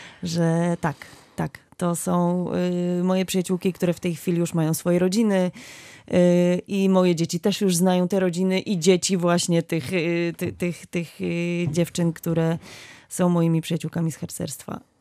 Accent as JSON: {"language": "Polish", "region": "Łódź Voivodeship", "country": "Poland", "said": "ja przede wszystkim działam w Chorągwi Łódzkiej, bo pochodzę z tamtych okolic."}